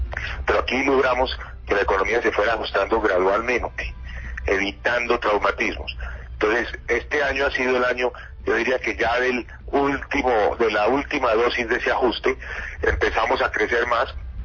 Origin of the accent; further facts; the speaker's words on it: Colombia; como colombiano